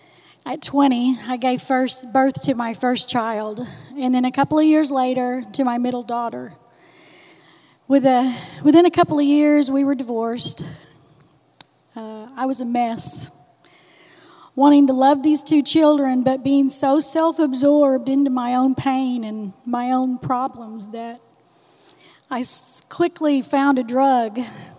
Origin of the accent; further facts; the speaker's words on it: Oklahoma, United States; So so I'm from Oklahoma, is where I'm from originally.